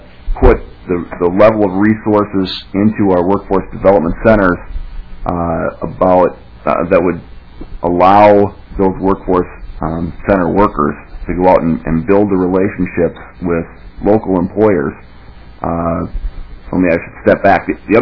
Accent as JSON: {"language": "English", "town": "Eagan", "region": "Minnesota", "country": "United States", "said": "I'm from Eagan, and I'm proud of the work that Dakota County and Scott County are doing"}